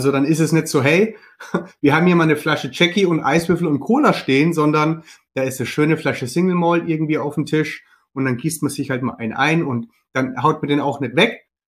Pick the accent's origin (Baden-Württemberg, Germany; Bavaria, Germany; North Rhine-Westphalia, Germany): Bavaria, Germany; Würzburg; ich komme ja ursprünglich aus Würzburg und wir sind hier in der Weinregion.